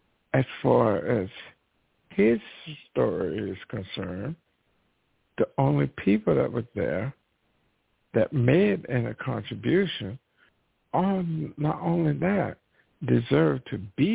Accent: United States; And the hypocrisy that I experienced growing up in America, the hypocrisy.

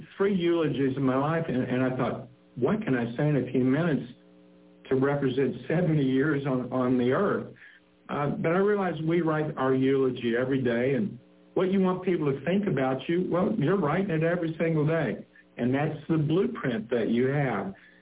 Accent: Ashland, Kentucky, United States; We've done that, Ashland, Kentucky, my hometown.

